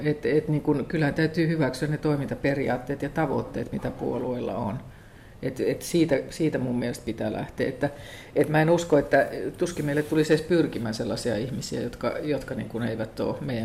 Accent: Kemi, Lapland, Finland; juuri sieltä Kemistä, mä oon siellä syntynyt ja kasvanut, ja päässyt ylioppilaaksi, lähtenyt opiskelemaan, mun sukulaisia asuu siellä vieläkin.

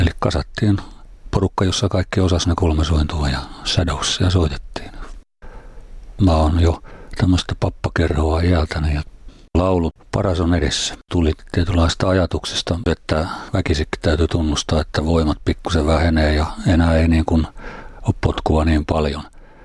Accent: Haukivuori, South Savo, Finland; now in Kerava, Finland; Alun alkaen on lähtenyt Haukivuorelta. Sehän on tietysti Mikkelin ja Pieksämäen välillä.

